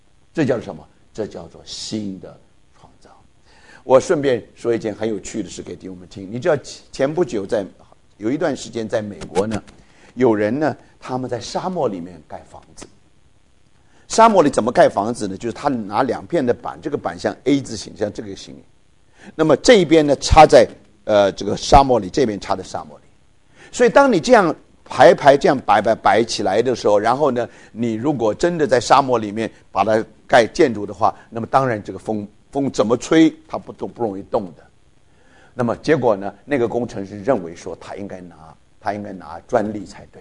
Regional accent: Taipei, Taiwan; 我从小在台北长大，台北有个古迹就是当时的

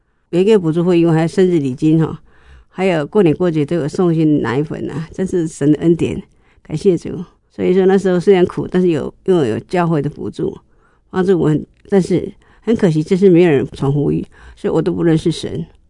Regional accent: Yilan County, Taiwan; 我是宜兰人，我是宜兰女子国校毕业

